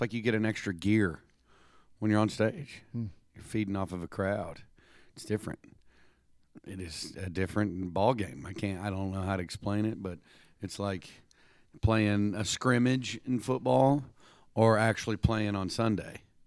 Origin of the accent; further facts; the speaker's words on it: Tyler, Texas, United States; also born or lived in Dallas; I was born in Dallas, raised in Tyler, Texas, which is 2 hours east between Dallas and Shreveport off I-20. And grew up there, and, you know, I've been all over Texas.